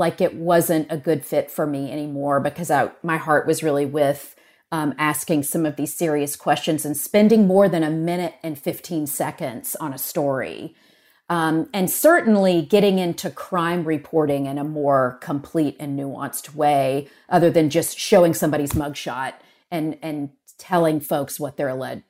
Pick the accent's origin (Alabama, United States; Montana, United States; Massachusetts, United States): Alabama, United States; Birmingham; So that was the last stop, and Birmingham happens to be my hometown.